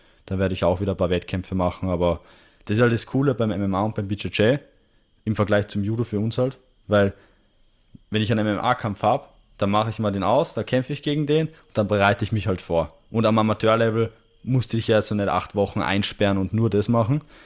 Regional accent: Austria; Und es war noch bei uns in Österreich

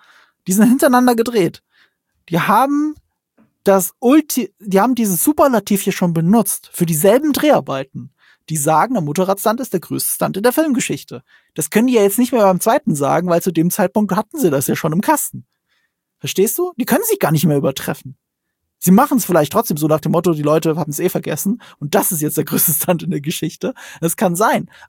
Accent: Rhineland-Palatinate, Germany; Ich komme aus der Gegend.

